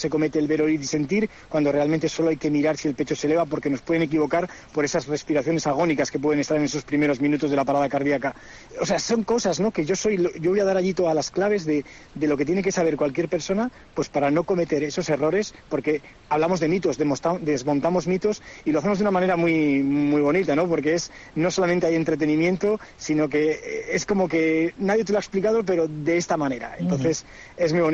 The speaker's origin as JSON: {"language": "Spanish", "town": "Santander", "region": "Cantabria", "country": "Spain", "tie": "born or raised there", "moved": "as an adult", "lives_now": "San Pedro del Pinatar, Spain", "said": "yo soy de Santander. Yo estuve hasta los 22 años en Santander, pero luego por cuestiones de la vida pues me vine hacia la zona de Murcia y aquí ya me instalé, aquí estudié, aquí me quedé y aquí trabajo en el Servicio de Emergencias y Protección Civil del Ayuntamiento de San Pedro del Pinatar."}